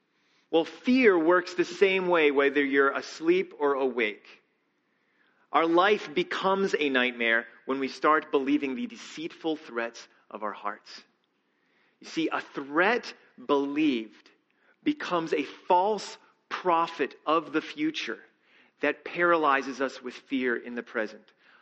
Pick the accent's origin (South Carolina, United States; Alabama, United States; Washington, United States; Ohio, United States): Alabama, United States; This is back when I grew up in Alabama, and he drove our family deep into the Alabama woods.